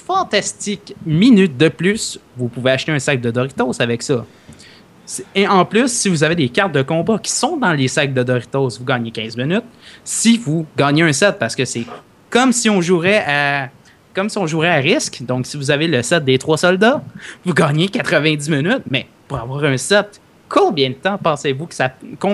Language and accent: French; Quebec, Canada; c'est pas dans notre culture, en tant que bon Québécois, d'avoir ça